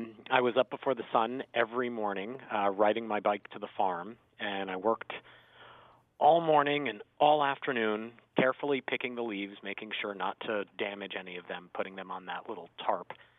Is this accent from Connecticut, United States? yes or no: yes; Windsor, Connecticut, United States; now in West Hartford, United States; So I grew up in Windsor, and I worked the tobacco fields for two summers as a teenager in the mid-90s.